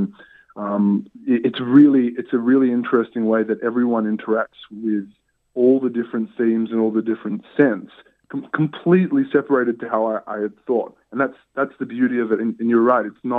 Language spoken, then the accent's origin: English; Canberra, Australian Capital Territory, Australia; when I was a young sort of teenager growing up in Canberra.